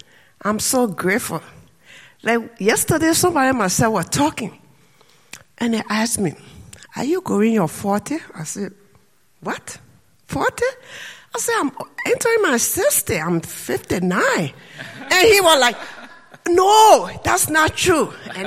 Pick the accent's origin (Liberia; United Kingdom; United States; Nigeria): Liberia; Lofa County; I'm from Liberia. I'm from one of the, because in Liberia we have 16 tribes. But you see, like in Lofa, where I came from, we have our own culture, our own traditional